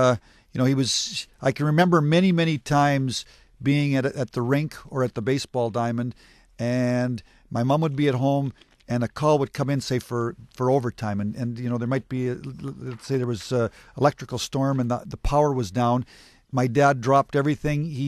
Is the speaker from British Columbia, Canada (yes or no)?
yes; Vernon, British Columbia, Canada; born there; I was born in Vernon, British Columbia, and given away my age, 1955.